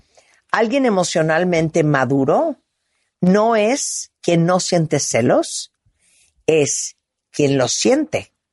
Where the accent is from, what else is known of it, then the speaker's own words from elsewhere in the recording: Mexico City, Mexico; Cada vez que estoy en Estados Unidos y que digo que soy de México, me dicen, ¿de dónde?